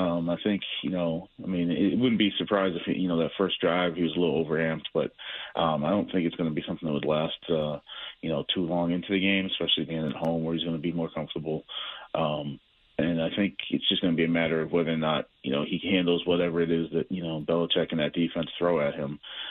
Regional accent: Lowell, Massachusetts, United States; Yeah, I grew up in Lowell.

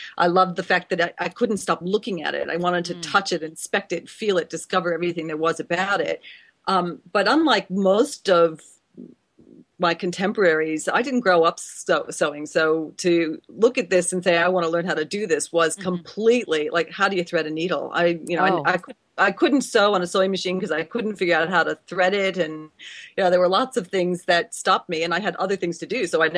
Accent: Ohio, United States; No, my past life, I grew up in Ohio, which I'm very proud to say

